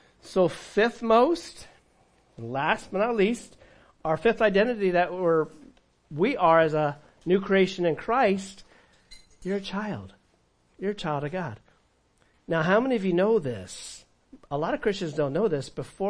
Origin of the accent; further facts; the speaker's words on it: California, United States; growing up in California